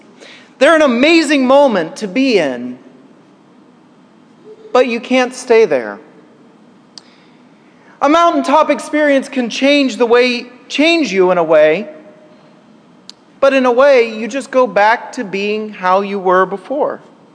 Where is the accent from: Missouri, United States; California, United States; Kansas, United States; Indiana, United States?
Kansas, United States; But I grew up in Kansas, and I remember as a kid having these mountaintop experiences over the summer when I would go to camp.